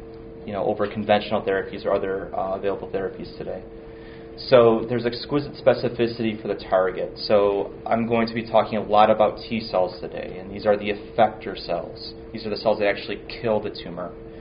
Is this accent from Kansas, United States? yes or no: no; Buffalo, New York, United States; I'm an assistant professor here. I'm from Buffalo. I did my undergrad at UB, master's at Roswell, PhD at Roswell